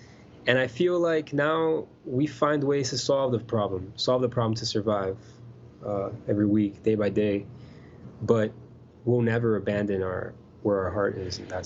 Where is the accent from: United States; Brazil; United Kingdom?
Brazil; Yeah, Brazil. I'm from Brazil, so I would love to go there and perform and stuff.